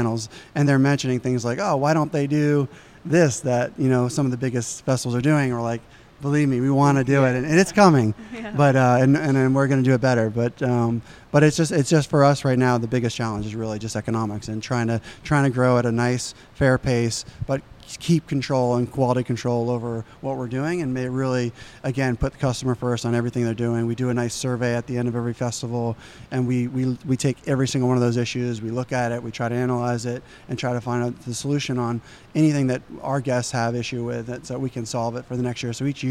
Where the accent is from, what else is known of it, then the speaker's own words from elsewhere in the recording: New York, United States; basically, I grew up in New York, and I really enjoyed going out. I was a B-boy.